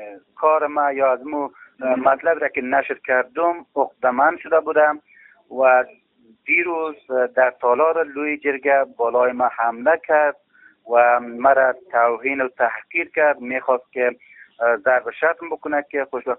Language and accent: Persian; Faryab, Afghanistan; born there; چون ما در فاریاب زاده شدیم، مردم فاریاب ما را دوست دارم